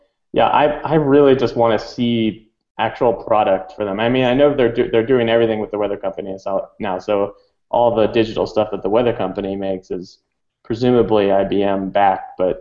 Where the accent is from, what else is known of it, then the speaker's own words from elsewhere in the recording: Maryland, United States; I grew up in Maryland, and sometimes that humidity could get to you.